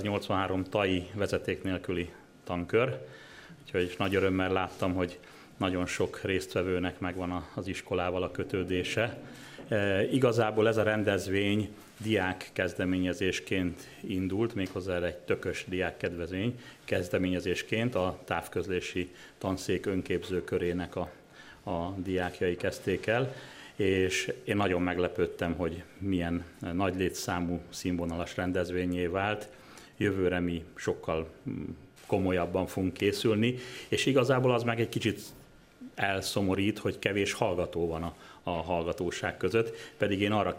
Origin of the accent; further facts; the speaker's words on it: Győr, Győr-Moson-Sopron, Hungary; Én ráadásul még győri is vagyok